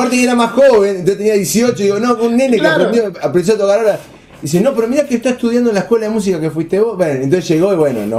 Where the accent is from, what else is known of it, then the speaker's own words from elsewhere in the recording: Zárate, Buenos Aires Province, Argentina; Yo soy de Zárate, traigo un jugador de Zárate.